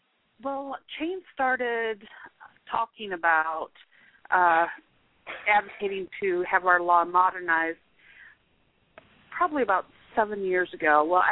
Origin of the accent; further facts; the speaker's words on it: Iowa, United States; I'm from Iowa, so we came up to Iowa to get married.